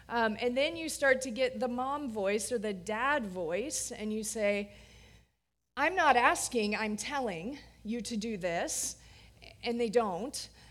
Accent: Florida, United States; now in Cincinnati, United States; I'm from Florida, so I don't typically appreciate Cincinnati weather.

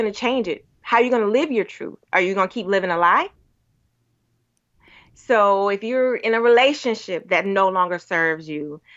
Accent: Pensacola, Florida, United States; I'm from Pensacola. I'm adventurous as all get out anyway.

